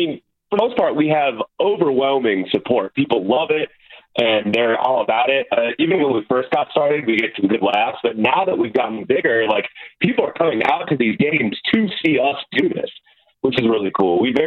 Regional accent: Sacramento, California, United States; I am from Sacramento, California, the capital of this great state in which we live, yep.

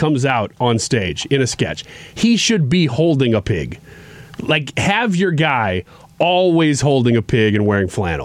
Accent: Midwest, United States; he's got me locked up as a Midwesterner.

